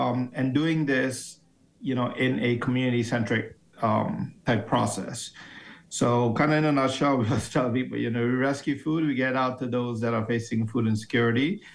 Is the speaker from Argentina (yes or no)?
no; Trinidad & Tobago; moved away as an adult; now in United States; Well, personally, I mean, I grew up in Trinidad and Tobago. I grew up very poor, very food insecure. Moved to the U.S. in 1998. I was 18 at the time.